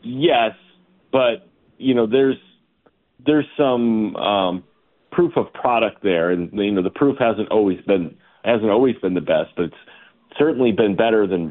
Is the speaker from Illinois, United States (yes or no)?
yes; Chicago, Illinois, United States; You know, with the Blackhawks, as a Chicagoan, it comes down to ownership.